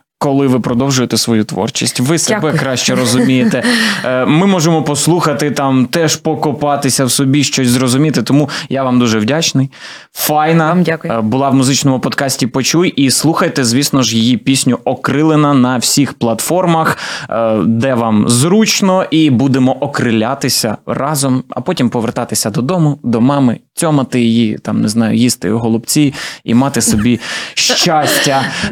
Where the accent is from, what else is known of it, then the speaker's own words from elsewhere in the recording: Kyiv, Ukraine; first language ru; я в російськомовній родині виріс. Київ, ну всі, хоча якби всі знали українську, але всі розмовляли російською вдома.